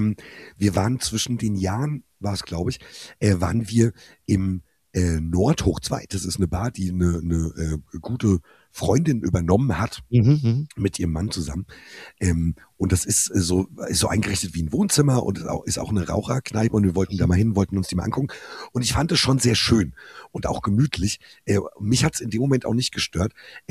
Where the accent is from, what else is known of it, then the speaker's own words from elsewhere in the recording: Hesse, Germany; Ich bin halt Hesse.